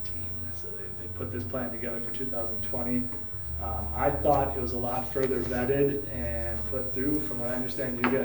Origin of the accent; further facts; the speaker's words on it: Fitchburg, Wisconsin, United States; I am from Fitchburg, Wisconsin, 2995 Sub-Zero Parkway, Fitchburg, Wisconsin.